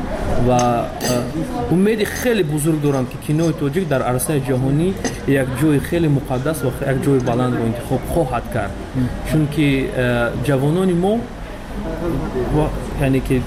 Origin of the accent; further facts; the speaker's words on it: Tajikistan; now in outside Tajikistan; در بیرون از مرز تاجیکستان موسیقی ما رو نزدیکتر میکند با وطنمون